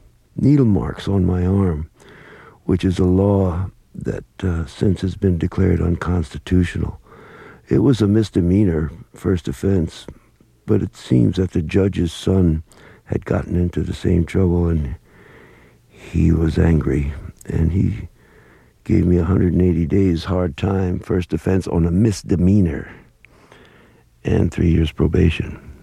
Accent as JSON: {"language": "English", "town": "Bronx", "region": "New York", "country": "United States", "said": "Yeah, I'm from North Brazil, the Bronx."}